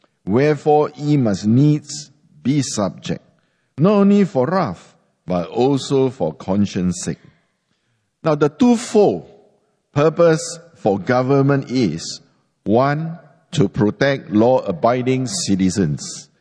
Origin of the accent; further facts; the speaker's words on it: Singapore; also born or lived in Hong Kong; I remember when I used to live in Hong Kong, a lot of my friends having heard that I came from Singapore